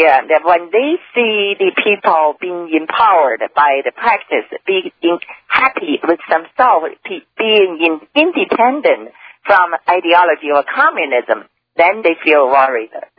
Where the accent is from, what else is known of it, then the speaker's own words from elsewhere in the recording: Jilin, China; English is a second language; One of the camps in my hometown province is in Jilin province, northeast China.